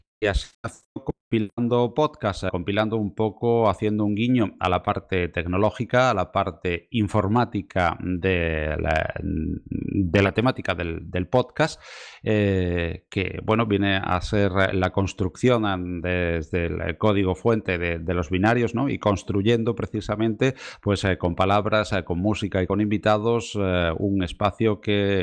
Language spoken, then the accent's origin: Spanish; Pizarra, Andalusia, Spain; estuve mucho tiempo en emisoras municipales de Andalucía, en concreto en la emisora municipal de mi pueblo